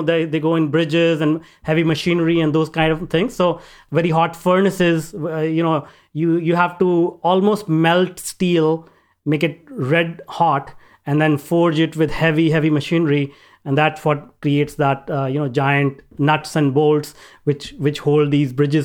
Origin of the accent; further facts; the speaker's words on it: North India, India; I know I grew up in India, in northern part of India, very small town.